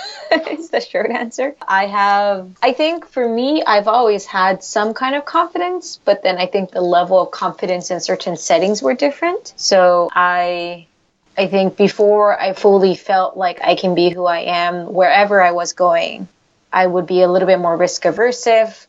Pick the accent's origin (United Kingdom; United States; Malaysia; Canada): United States; I'm Korean American.